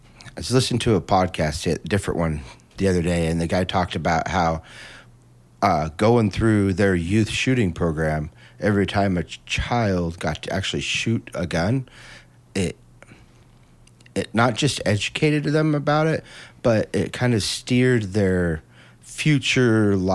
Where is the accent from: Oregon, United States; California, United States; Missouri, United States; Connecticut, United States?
Oregon, United States; Coos Bay; I grew up in Coos Bay. It ain't no joke.